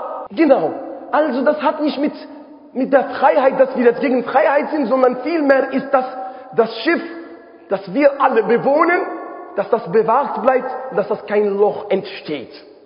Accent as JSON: {"language": "German", "town": "Rabat", "region": "Rabat-Salé-Kénitra", "country": "Morocco", "second_language": "German", "moved": "as an adult", "lives_now": "Germany", "said": "bevor ich komme aus Marokko in Rabat"}